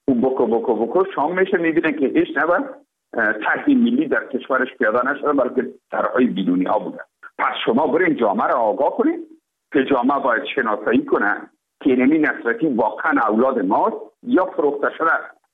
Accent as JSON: {"language": "Persian", "country": "Afghanistan", "said": "ما افغان هستیم."}